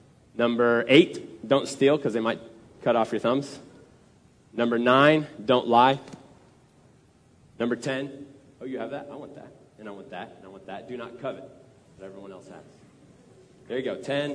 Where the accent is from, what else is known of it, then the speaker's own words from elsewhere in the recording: Phoenix, Arizona, United States; I grew up in Phoenix, Arizona, where everything is always bright and hot and dry.